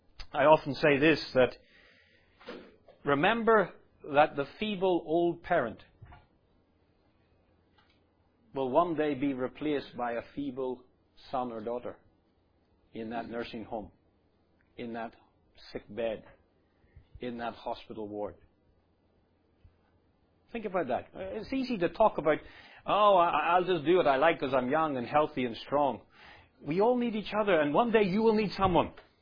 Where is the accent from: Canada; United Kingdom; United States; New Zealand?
United Kingdom; now in Singapore; I come from the United Kingdom. Who was it who brought the gospel here?